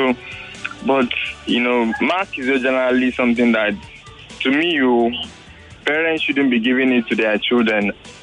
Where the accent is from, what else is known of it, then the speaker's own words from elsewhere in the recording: Adamawa, Nigeria; I'm from Adamawa State, like the outer side.